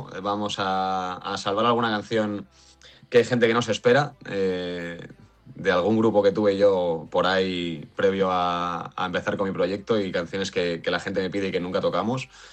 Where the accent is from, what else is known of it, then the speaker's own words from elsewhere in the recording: Segovia, Castile and León, Spain; Para mí Madrid es como casa. Yo soy de Segovia, pero Madrid es como mi casa.